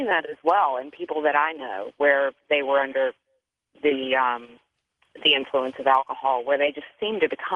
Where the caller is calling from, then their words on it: Virginia, United States; I'm from Virginia.